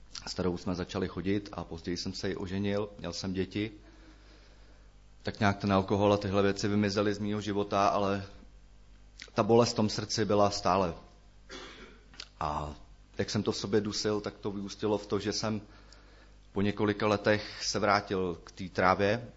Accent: Central Bohemian Region, Czechia; narodil jsem se, pocházím tady kousek odsud, od Kolína. A narodil jsem se v nevěřící rodině

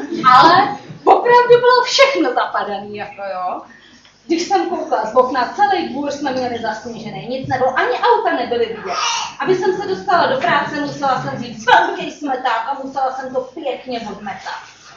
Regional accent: Kolín, Central Bohemian Region, Czechia; Já jsem z Kolína.

